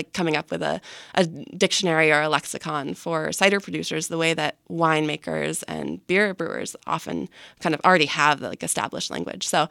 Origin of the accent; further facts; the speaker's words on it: Vermont, United States; I'm actually originally from Bennington County.